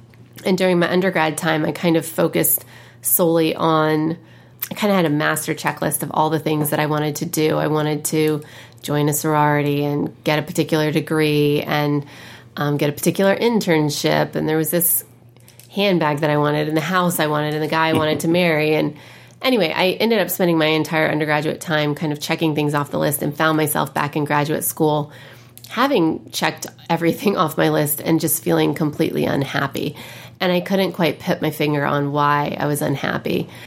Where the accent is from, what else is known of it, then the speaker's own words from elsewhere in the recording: Indiana, United States; And where I grew up in Indiana, that wasn't your traditional high school gossip.